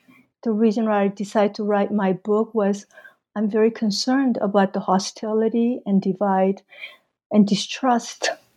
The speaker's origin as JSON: {"language": "English", "region": "Mexico City", "country": "Mexico", "said": "I guess I came from Mexico City, where I attended the American High School for 4 years. And that was in late 60s, early 70s."}